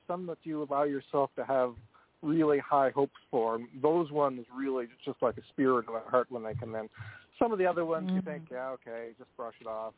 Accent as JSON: {"language": "English", "country": "Canada", "said": "I'm a Canadian"}